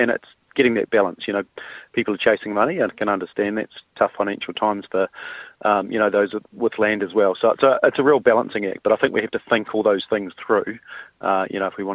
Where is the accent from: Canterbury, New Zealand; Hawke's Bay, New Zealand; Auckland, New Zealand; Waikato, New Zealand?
Canterbury, New Zealand; Timaru; I grew up in Timaru